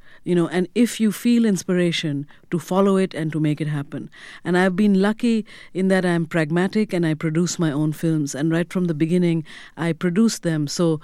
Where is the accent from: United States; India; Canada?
India; born or raised there